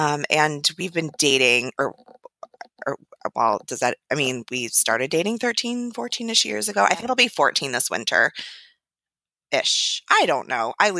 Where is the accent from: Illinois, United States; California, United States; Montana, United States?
Illinois, United States; Oak Park; So I am from the west suburbs of Chicago. I'm from Oak Park. And I haven't lived there in a long time.